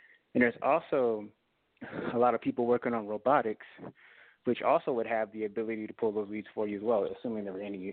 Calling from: Denver, Colorado, United States; I'm calling from Denver, Colorado.

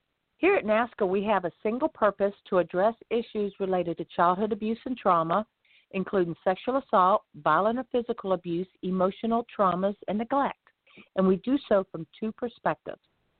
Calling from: Lighthouse Point, Florida, United States; I'm calling in from Lighthouse Point, Florida, and I'll be your host tonight.

